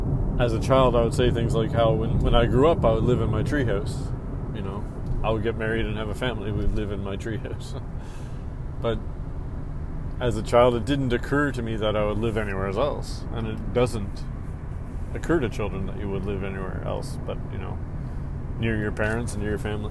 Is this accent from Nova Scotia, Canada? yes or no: yes; Judique, Nova Scotia, Canada; As a young person growing up in Judik, which is on the western side of Cape Breton Island